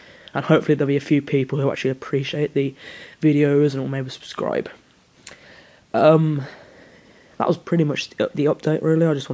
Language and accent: English; West Midlands, United Kingdom; accent: Brummie; I'm so brummy, sorry. Real laugh, like, you know, I can't help my accent.